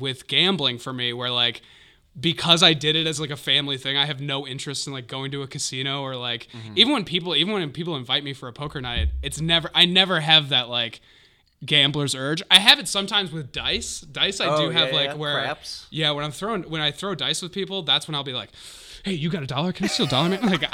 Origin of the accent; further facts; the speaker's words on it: Hudson, Wisconsin, United States; I grew up in Hudson, which is, like, right on the Minnesota border.